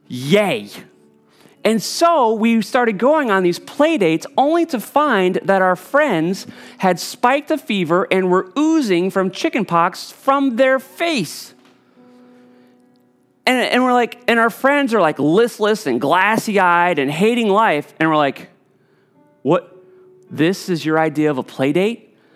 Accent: Preston, Connecticut, United States; When I was a boy, probably the greatest ill that I ever suffered growing up in Preston was the fact that I was just incredibly bored.

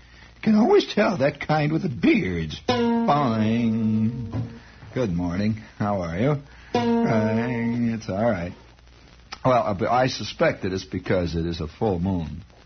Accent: Indiana, United States; as I say, I came from Indiana, where they do have a certain native, native idiocy.

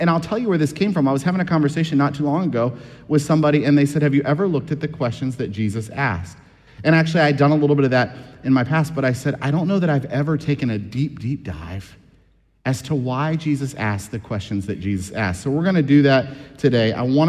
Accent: Culpeper, Virginia, United States; I grew up in Culpeper. People ask the same questions, right? Love you, Culpeper folk.

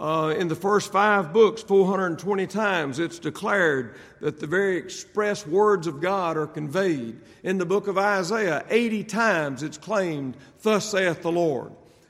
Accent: Mississippi, United States; I was born and raised in Mississippi. Now, that is three syllables. I've actually heard people from Mississippi say Mississippi

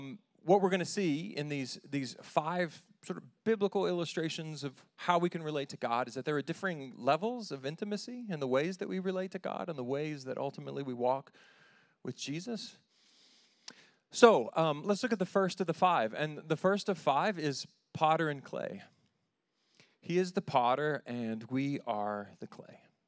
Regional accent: United States; born there; I'm an American. I was born here.

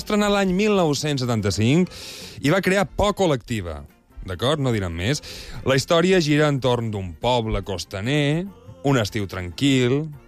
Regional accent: Balearic Islands, Spain; així som la gent de Balears tal vegada

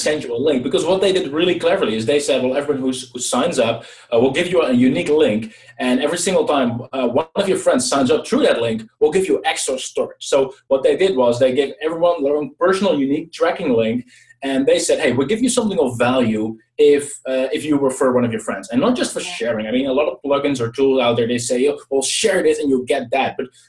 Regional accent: Netherlands; well, obviously, I'm from the Netherlands, hence the name, right?

